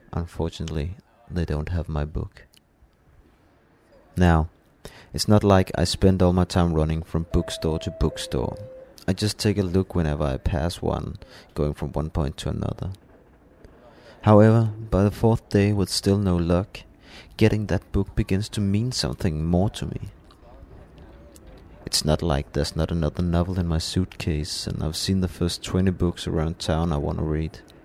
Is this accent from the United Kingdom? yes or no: no; Denmark; When she hears I'm from Denmark, she starts a long praise of the Volvo cars